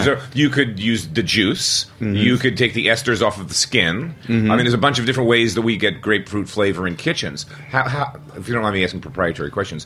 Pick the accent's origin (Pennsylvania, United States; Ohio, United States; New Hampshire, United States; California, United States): Pennsylvania, United States; Philadelphia; I grew up in Philly. Cream soda was like one of the things we drank.